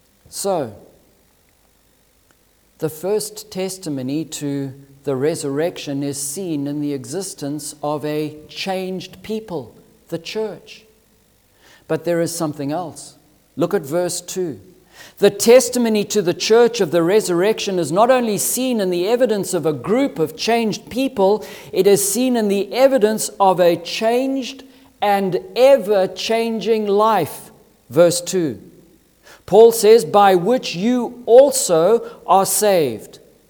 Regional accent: Zimbabwe; I remember growing up in Zimbabwe, and on a Sunday you would find churches meeting under trees.

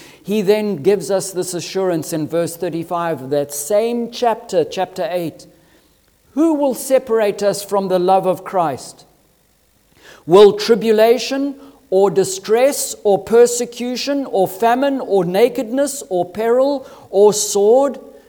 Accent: Zimbabwe; I remember growing up in Zimbabwe, and on a Sunday you would find churches meeting under trees.

